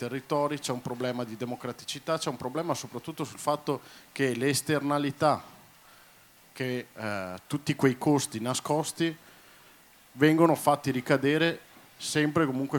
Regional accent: Treviso, Veneto, Italy; Entrambi siamo di Treviso.

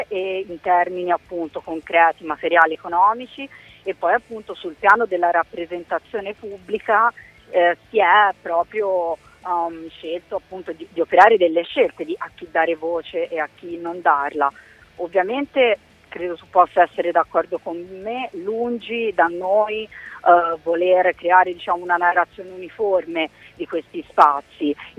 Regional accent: Pisa, Tuscany, Italy; sono pisana

